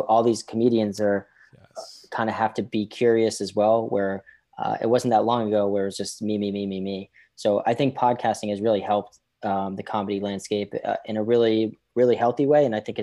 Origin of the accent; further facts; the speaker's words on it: Boston, Massachusetts, United States; And then later that year we did the Boston Garden, which I grew up in Boston.